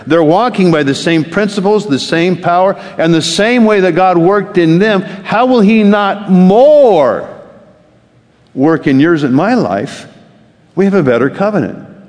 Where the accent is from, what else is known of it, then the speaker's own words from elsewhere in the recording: Ceres, California, United States; born there; also born or lived in Bakersfield; Anybody from Ceres? I was born in Ceres. Never lived there, but I was born there.